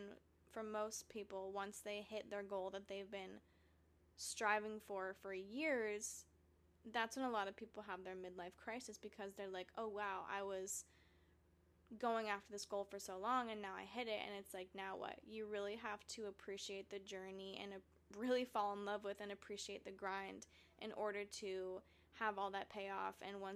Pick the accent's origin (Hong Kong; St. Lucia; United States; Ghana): United States; Arizona; obviously he grew up in New Jersey and I grew up in Arizona.